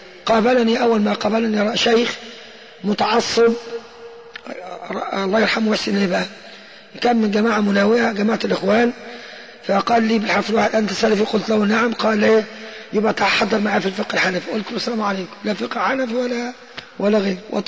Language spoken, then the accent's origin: Arabic; Bani Affan, Giza Governorate, Egypt; أنا والله الحمد شغلي في قرية في نفس قريتي يبعد عن بيتي 150 متر بالضبط أو 100 متر في قرية بني عفان، تبعد عن بني سيف 3 كيلو بعد يعني جنوب الجيزة بساعة ونص